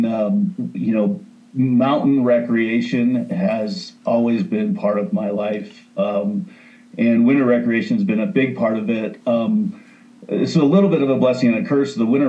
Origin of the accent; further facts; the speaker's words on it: Boulder, Colorado, United States; Well, it's a little bit of a tangled web, but I grew up in Boulder, Colorado, in a family that really enjoyed winter sports